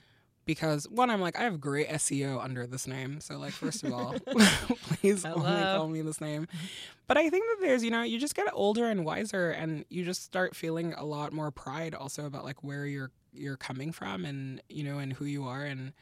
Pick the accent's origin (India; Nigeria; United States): Nigeria; Lagos; also born or lived in Belgium / France; So I grew up in Nigeria and in Belgium, with like a couple of stints in France in there. In Nigeria, we lived in the capital called Lagos, and then the capital moved to this town called Abuja. So I lived there for a year.